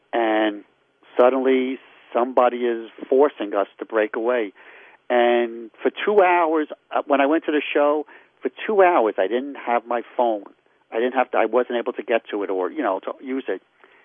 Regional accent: Brooklyn, New York, United States; when I was in school and growing up in Brooklyn, you know, at that time it was only a dime and then eventually a quarter.

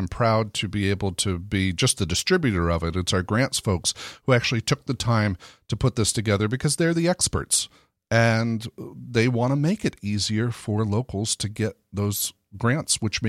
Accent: United States; And still makes you feel good as an American that people still, they'd want to come to this country.

